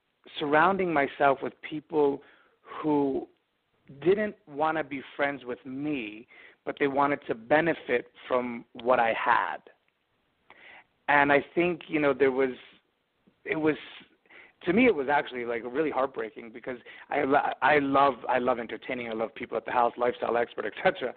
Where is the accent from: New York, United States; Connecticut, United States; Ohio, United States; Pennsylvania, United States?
New York, United States; now in Boulder, United States; And being that I grew up in New York and especially into a family that was high society